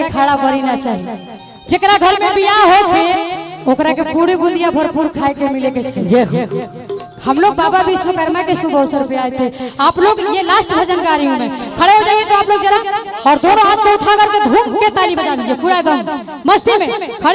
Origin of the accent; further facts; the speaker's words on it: Varanasi, Uttar Pradesh, India; कुछ कुछ हम भी कह दें क्योंकि हम बनारस से हैं